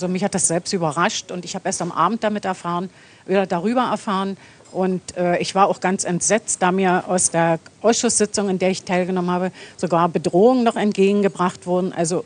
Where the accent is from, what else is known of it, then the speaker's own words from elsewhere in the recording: Welzow, Brandenburg, Germany; Ich muss Sie erst mal korrigieren. Ich bin aus Welzow, nicht aus dem Ortsteil Proschim. Proschim ist ein Ortsteil von Welzow.